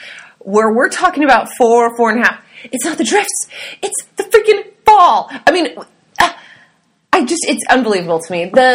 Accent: Seattle, Washington, United States; I'm from Seattle, and they just had a snowstorm calling it Snowmageddon

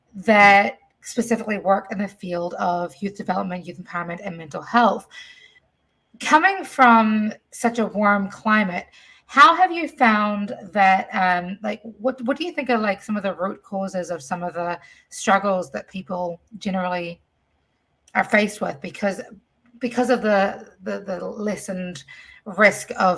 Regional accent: New Zealand; also born or lived in Fiji; I grew up in New Zealand and Fiji, right? Where my father was from Fiji.

